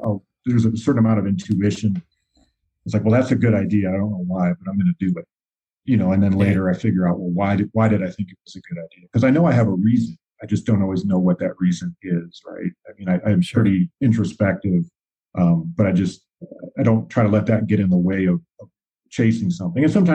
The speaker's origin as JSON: {"language": "English", "region": "Midwest", "country": "United States", "said": "part of what my culture is being American and being from the Midwest and being male and being a worker"}